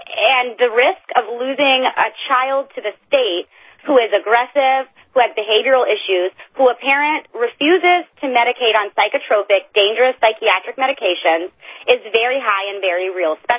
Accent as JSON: {"language": "English", "region": "Florida", "country": "United States", "said": "what's happening here in my home state of Florida"}